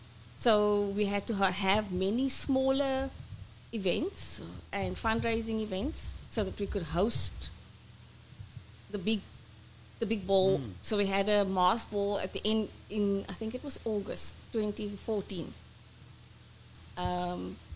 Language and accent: English; Stellenbosch, Western Cape, South Africa; Stellenbosch is just Stellenbosch. It's my hometown. Yeah, a lot of people know me there, so when I show up, then they know.